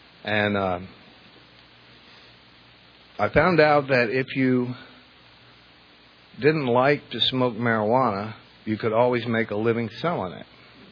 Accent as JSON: {"language": "English", "town": "New Orleans", "region": "Louisiana", "country": "United States", "said": "I'm from New Orleans, Louisiana, and the way we say it is, I got good news and I got bad news."}